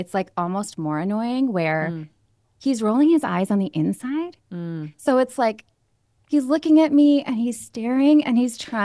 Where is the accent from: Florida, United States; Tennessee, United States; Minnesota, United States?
Minnesota, United States; I grew up in Minnesota in a really loving family.